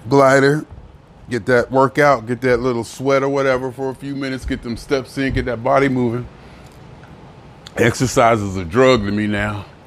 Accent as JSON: {"language": "English", "town": "Youngstown", "region": "Ohio", "country": "United States", "tie": "born or raised there", "said": "Back here, Youngstown, Ohio, my hometown, all I do is work."}